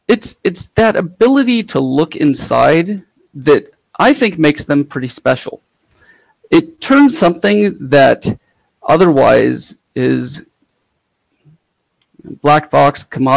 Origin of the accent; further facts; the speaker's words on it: Seattle, Washington, United States; So I'm from Seattle, and I'm co-organizer of SGL, the Seattle GNU Linux Conference.